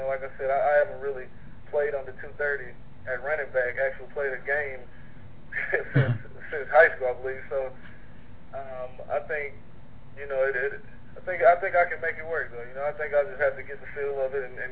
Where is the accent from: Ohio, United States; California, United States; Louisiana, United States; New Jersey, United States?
Louisiana, United States; it would be better if I could do it in my home state, in front of my family, in front of my people. So that's ultimately why I chose LSU.